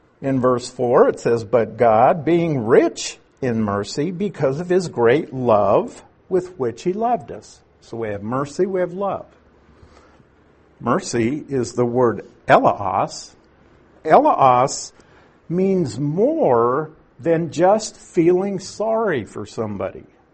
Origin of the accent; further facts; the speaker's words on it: Nebraska, United States; I use Warren Buffett because I'm from Nebraska.